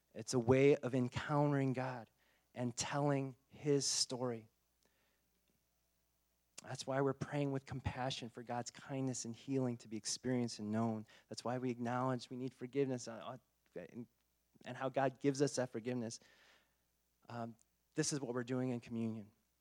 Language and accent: English; United States; I know, because we're American, we like, oh, it's like, it's about me.